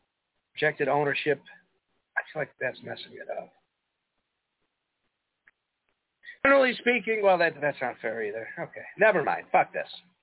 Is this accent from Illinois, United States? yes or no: yes; Chicago, Illinois, United States; accent: Chicago; Well, I'm from Chicago, unlike you.